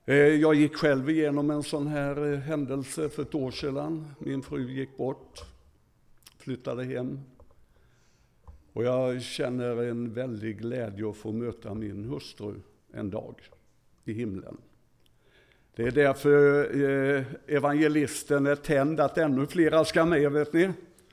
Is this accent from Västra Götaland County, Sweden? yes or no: yes; Gothenburg, Västra Götaland County, Sweden; Jag kommer ju från Göteborg.